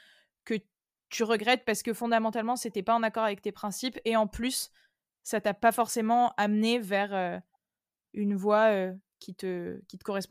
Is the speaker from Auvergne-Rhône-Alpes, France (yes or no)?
no; Marseille, Provence-Alpes-Côte d'Azur, France; venais de mon lycée, tu vois, à Marseille, et oui. En vrai, enfin, j'ai pas du tout à me plaindre de là où j'ai grandi